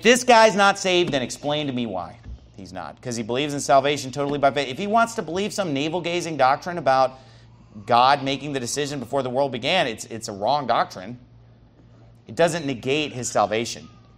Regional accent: Sacramento, California, United States; And Lord, thank you so much for raising up a church in my hometown. I love this church. I love Sacramento.

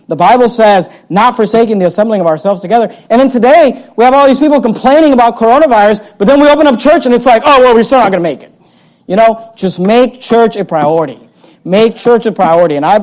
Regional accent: California, United States; And the funny thing is that we grew up in California this whole time.

